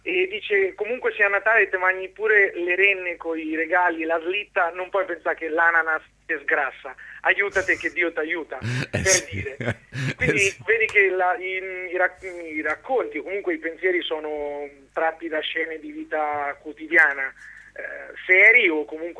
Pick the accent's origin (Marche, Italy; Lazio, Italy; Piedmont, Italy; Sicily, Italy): Marche, Italy; Polverigi; born there; ultima la mia città natale, insomma, Polverigi, che milita nel campionato di seconda categoria